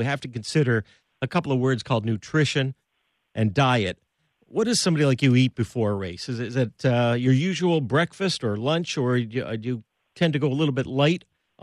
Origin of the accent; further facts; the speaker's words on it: Toronto, Ontario, Canada; We grew up in Toronto.